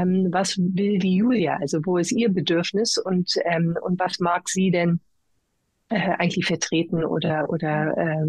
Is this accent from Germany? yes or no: no; England, United Kingdom; Ich erzählte, ich bin ja in England aufgewachsen. Ich habe die ganze englische Schule gemacht.